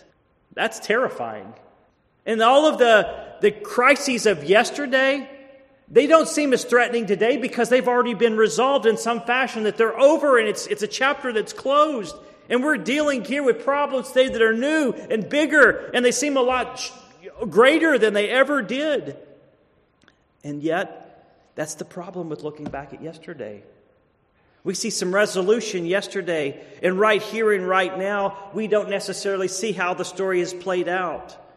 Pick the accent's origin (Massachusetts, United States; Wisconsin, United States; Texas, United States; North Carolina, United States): Texas, United States; I'm from Texas, and I even knew who Andy Griffith was